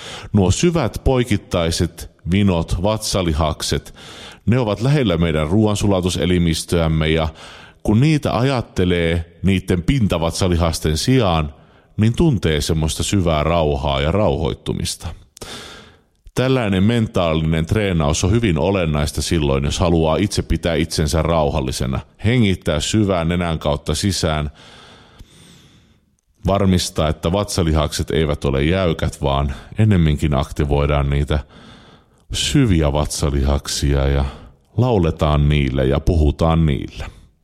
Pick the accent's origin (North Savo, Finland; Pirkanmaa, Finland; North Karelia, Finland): North Karelia, Finland; accent: North Karelian; Totta kai minulla on oma pohjoiskarjalainen aksentti